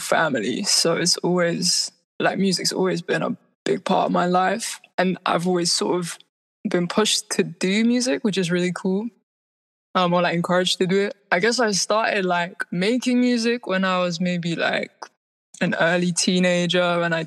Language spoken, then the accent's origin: English; London, United Kingdom; I use she, her pronouns, and I'm from London, England.